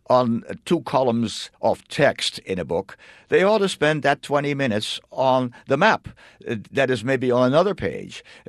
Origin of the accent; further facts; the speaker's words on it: Rotterdam, South Holland, Netherlands; moved away; My 9/11 happened on May 14, 1940, when my hometown, Rotterdam, was destroyed by the Nazis. When that war ended, my parents, who were musicians, were sure that Stalin would be next, and my parents were not going to make the same mistake again.